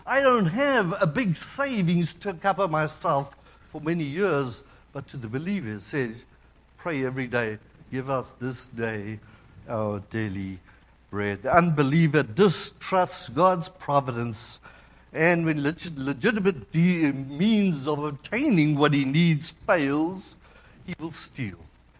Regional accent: South Africa; I'm from South Africa, and I think it would be very cool to own a bar of gold.

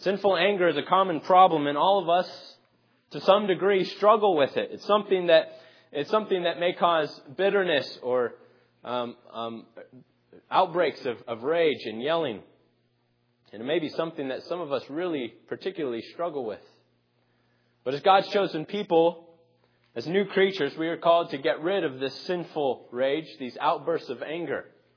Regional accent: Phoenix, Arizona, United States; When I was growing up in Phoenix, I worked off and on for an elderly man

